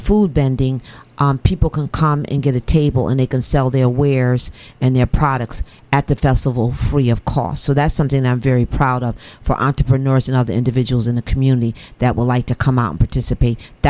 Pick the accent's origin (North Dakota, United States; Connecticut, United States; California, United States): Connecticut, United States; New Haven; It's a part of my history growing up in New Haven.